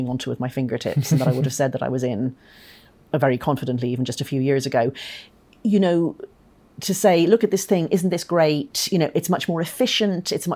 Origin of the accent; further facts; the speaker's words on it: Ireland; I mean, I'm Irish. I wasn't able to get the pill when I was a student